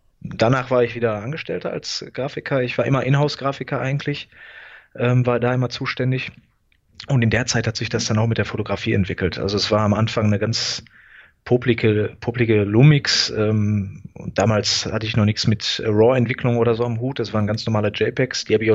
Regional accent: Gelsenkirchen, North Rhine-Westphalia, Germany; wie du ja schon gesagt hast. Ich komme aus dem Ruhrpott in Deutschland, aus Gelsenkirchen. Ich bin 38 Jahre jung

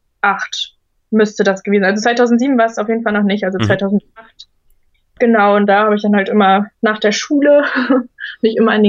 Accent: Oldenburg, Lower Saxony, Germany; Also ich komme, wie gesagt, aus Oldenburg. Das ist auch nicht so weit vom Meer entfernt, zum Beispiel von der Nordsee.

